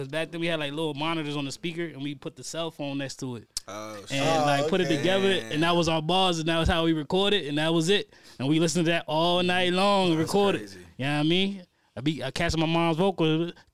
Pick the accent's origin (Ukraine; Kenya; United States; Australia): United States; New York; New York.